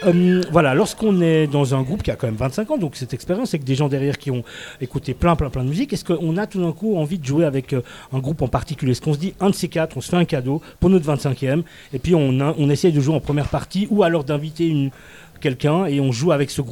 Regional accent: Trentino-Alto Adige, Italy; en Italie du Nord, dont je suis originaire, en gros du Tyrol.

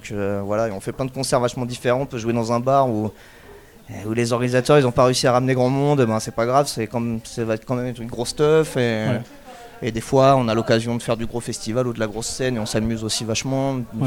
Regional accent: Paris, Île-de-France, France; Un jour, on partait pour un gros concert dans le sud de la France, donc on est de Paname, tu vois, donc il fallait partir à Marseille.

